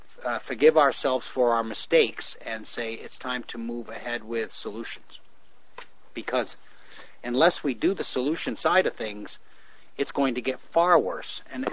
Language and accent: English; United States; And I say that as an American, and I'm saddened by the fact that that the suffering is starting to really increase for my countrymen.